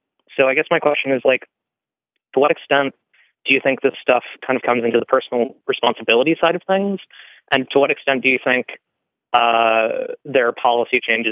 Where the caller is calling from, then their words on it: New York, United States; Long Island, New York.